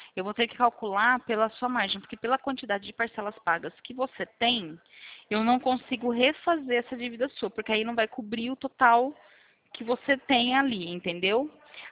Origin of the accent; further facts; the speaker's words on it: Santa Gertrudes, São Paulo, Brazil; Não, não, nós somos do interior de São Paulo. Nós somos aqui de Santa Gertrudes.